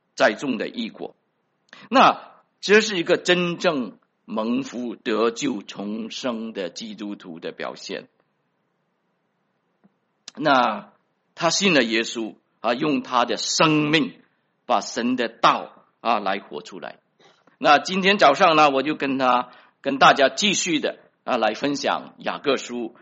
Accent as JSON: {"language": "Chinese", "country": "China", "said": "用咱们中国人一句话就是说出入平安，万事如意。"}